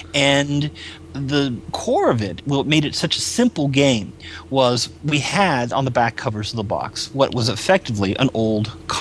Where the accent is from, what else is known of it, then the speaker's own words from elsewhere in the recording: Pittsburgh, Pennsylvania, United States; And, I took it back to my Pittsburgh crew. I'm originally from Pittsburgh.